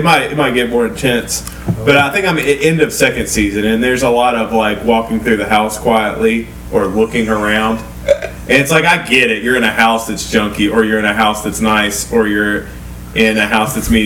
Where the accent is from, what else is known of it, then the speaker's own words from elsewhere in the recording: Tennessee, United States; I'm from Middle Tennessee. You think I understand Guy Fawkes?